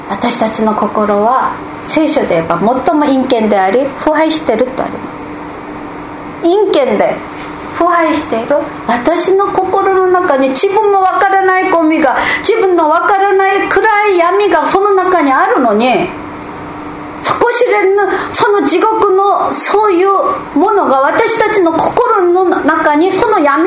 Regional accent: South Korea; now in Japan; 私は韓国で生まれ育ちました。

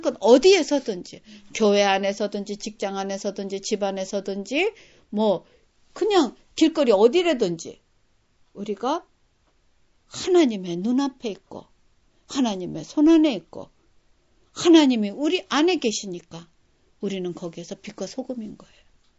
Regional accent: South Korea; also born or lived in Japan; 제가 일본에서 살때 어떤 생각을 했냐면, 저는 대한민국 사람의 대표 같아요.

